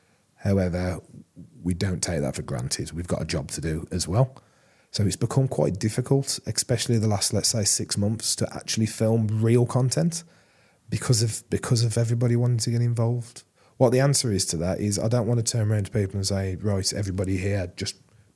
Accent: Wolverhampton, West Midlands, United Kingdom; You can see where we are. We're from Wolverhampton.

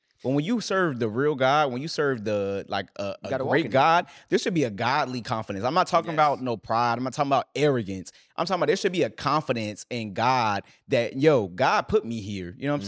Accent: Virginia, United States; from Virginia.

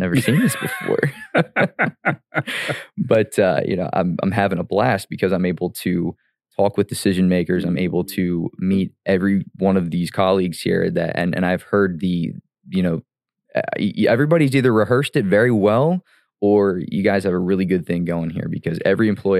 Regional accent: Reading, Pennsylvania, United States; But no, I was born in Pennsauken, New Jersey, lived there till about 97. And then parents, moved the family over here to Reading and been here ever since.

